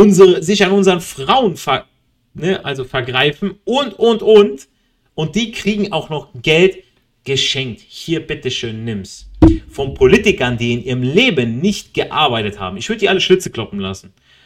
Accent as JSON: {"language": "German", "country": "Italy", "said": "Ich als Italiener, ich weiß damals, mein Opa, einer der ersten Gastarbeiter hier in Deutschland, nach dem Krieg in den 60ern, ist er hier rübergekommen."}